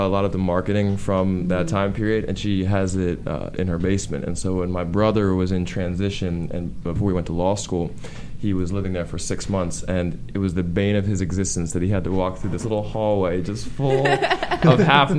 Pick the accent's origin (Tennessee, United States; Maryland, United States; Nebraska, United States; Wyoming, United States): Maryland, United States; also born or lived in Washington, D.C. / Virginia; I moved from D.C. I was born in D.C.